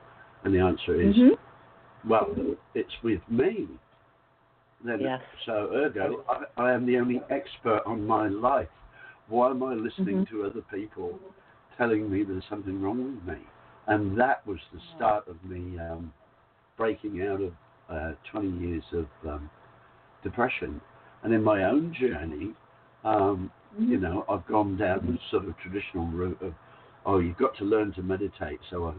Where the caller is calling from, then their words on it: Whitsunday Islands, Queensland, Australia; Hey, g'day. … from the Whitsunday Islands in Australia.